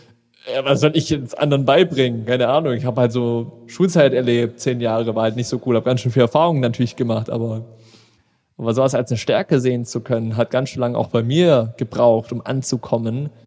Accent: Friedrichshafen, Baden-Württemberg, Germany; also born or lived in Cologne, Germany; Bodensee, das ist hier so meine Heimat, Friedrichshafen, so da bin ich aufgewachsen.

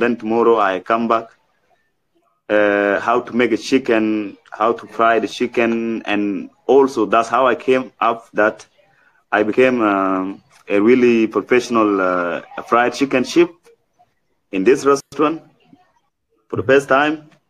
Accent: South Sudan; I forget that I'm from South Sudan and I don't have papers.

